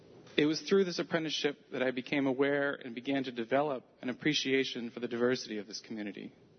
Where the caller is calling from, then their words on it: Brooktondale, New York, United States; I'm coming from Brooktondale, so in Tompkins County.